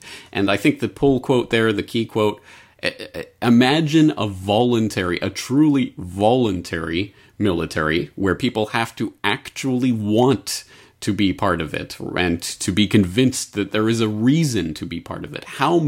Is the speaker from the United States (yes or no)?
no; Canada; That's one of the things that I guess is good about being Canadian.